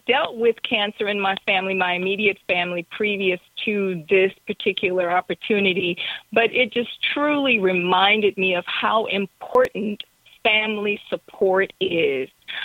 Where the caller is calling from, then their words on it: Long Beach, California, United States; I am phoning from Long Beach, California.